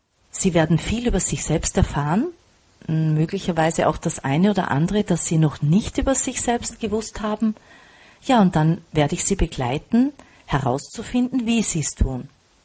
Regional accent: Burgenland, Austria; bei uns im Burgenland, ich lebe ja in Österreich, ganz im Osten

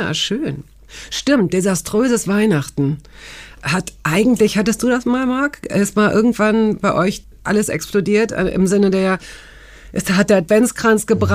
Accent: Hanover, Lower Saxony, Germany; ich komme aus Hannover

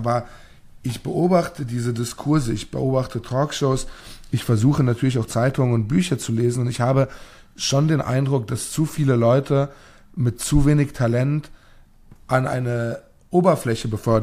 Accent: Ludwigshafen, Rhineland-Palatinate, Germany; die in meiner Heimatstadt Ludwigshafen alles verändert hat und die Innenstadt zur Unkenntlichkeit transformiert hat

